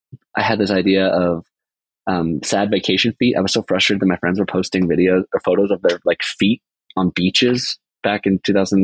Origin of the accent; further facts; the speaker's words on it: Toronto, Ontario, Canada; born there; I was born in Toronto